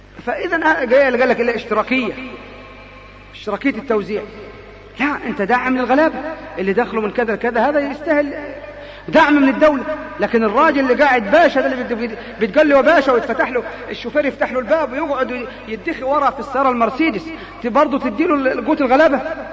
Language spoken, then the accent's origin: Arabic; Egypt; كان زمان في بطاقات عندنا في مصر تروح تشتري بها التموين